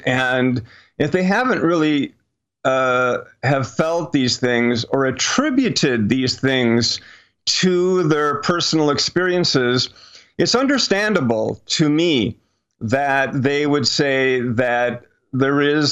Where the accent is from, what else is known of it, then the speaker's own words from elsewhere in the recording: Milwaukee, Wisconsin, United States; So when I was growing up in Milwaukee a long time ago, it was really popular for people who even lived in our city to take brewery tours.